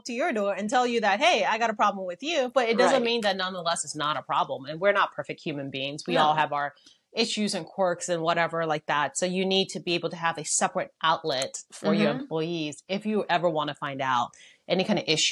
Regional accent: Richmond, Virginia, United States; Or even, you know, I'm from Richmond. So, like, even 100 miles away, it's completely a different pay structure.

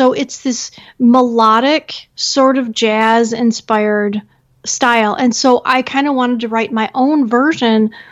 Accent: Detroit, Michigan, United States; because, you know what, I grew up outside of Detroit.

